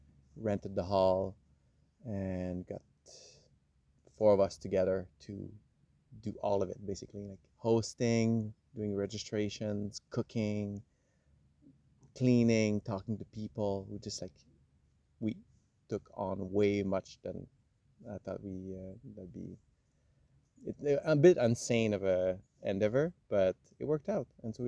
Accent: Quebec, Canada; now in Salt Spring, Canada; I'm from Quebec originally, and I've been on the West Coast for about 20 years, living on Salt Spring for 10 years.

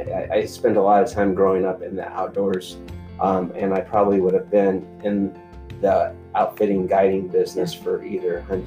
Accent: Atlanta, Georgia, United States; also born or lived in Chicago, Illinois / Tucson, Arizona; So I grew up, for the most part, in Atlanta, Georgia.

